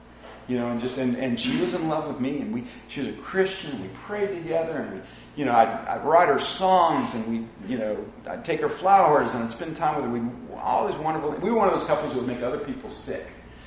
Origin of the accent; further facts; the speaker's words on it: Atlanta, Georgia, United States; I grew up in Atlanta, Georgia. We moved back to Atlanta the same year that Braves moved to Atlanta from Milwaukee in the mid-60s. I was just a little kid, but man, so I love the Braves.